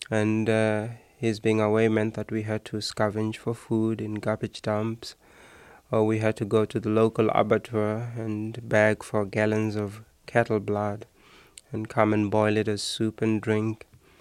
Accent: Alexandra, Gauteng, South Africa; now in United States; The ghetto where I lived was Alexandra, which was 1 square mile. With over 100,000 people, and many of these people lived in shacks. Our shack was 15 by 15 feet, and we slept on the floor on pieces

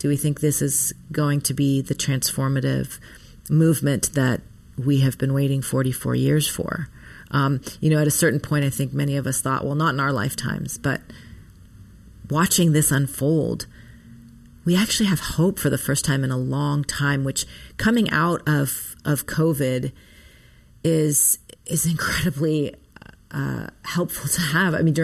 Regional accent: Minnesota, United States; born there; And so I was born in Minnesota. My mom left Iran when she was 8 months pregnant with me. And so I was born in Minnesota.

